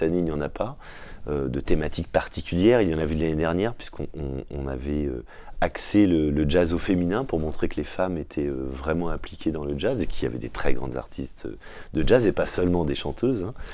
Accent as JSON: {"language": "French", "town": "Rennes", "region": "Brittany", "country": "France", "said": "Puisque je suis rennais, mais j'ai déserté pendant 20 ans ma ville."}